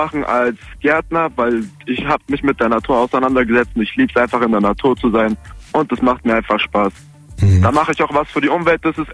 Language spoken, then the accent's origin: German; Germany; born there; Ich bin in Deutschland geboren.